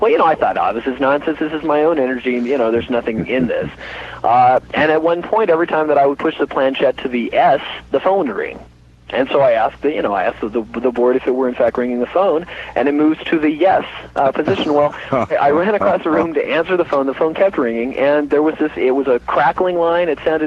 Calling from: Salt Lake City, Utah, United States; Hi, Art. Salt Lake City.

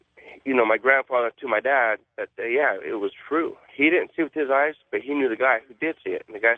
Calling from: Norwalk, California, United States; Hi, I'm calling from Norwalk, California

